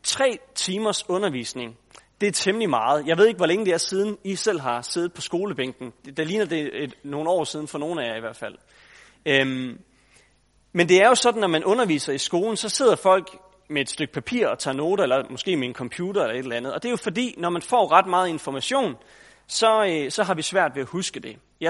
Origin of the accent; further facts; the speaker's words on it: Tarm, Central Denmark Region, Denmark; now in Copenhagen, Denmark; Og det er fordi både Elisabeth og jeg er her fra Vestjylland. Jeg er født og opvokset i Tarm, og flyttet fra Tarm til København for at studere teologi for nogle år siden.